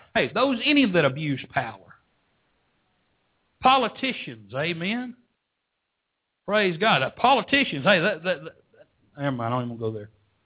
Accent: Texas, United States; we're from Texas, you know. We're different than everybody else in the world because we're from Texas. I'm thankful I live in Texas.

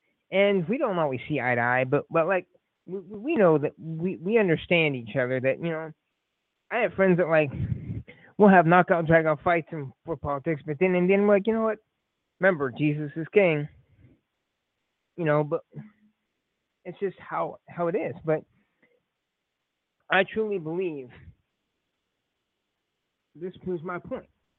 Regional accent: Lafayette, United States; the person that won in Lafayette, my hometown, he went anonymous.

